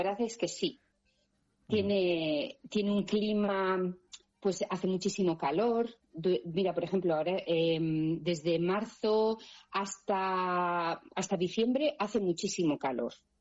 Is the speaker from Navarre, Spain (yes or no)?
yes; Peralta, Navarre, Spain; porque yo como soy de Peralta, a mí me gusta mucho el desierto